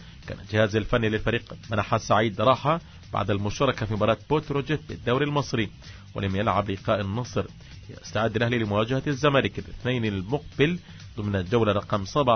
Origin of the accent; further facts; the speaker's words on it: Gaza, Gaza Strip, Palestine; ملعب معشب عندنا في غزة، بيصير مش قادر.